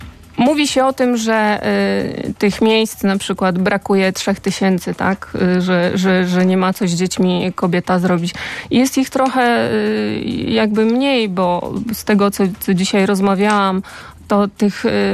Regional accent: Szczecin, West Pomeranian Voivodeship, Poland; Znaczy jestem ze Szczecina

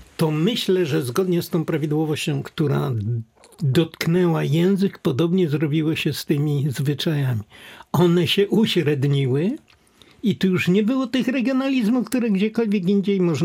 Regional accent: Greater Poland Voivodeship, Poland; U mnie w Wielkopolsce też jak na południu zaczną mówić po swojemu, to trzeba się mocno wsłuchiwać

